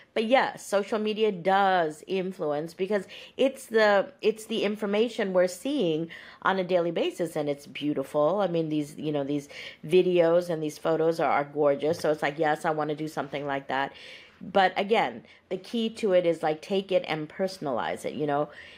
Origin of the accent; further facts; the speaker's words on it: Pakistan; now in United States; I'm from Pakistan and I'm American, so I'm a Pakistani American.